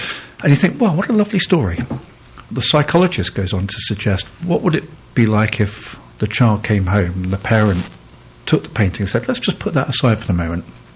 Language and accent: English; Bristol, South West England, United Kingdom; moved away; also born or lived in Kingston; I was born in Kingston in Surrey, and then we moved to Bristol very early on because my father was an engineer, big engineering city.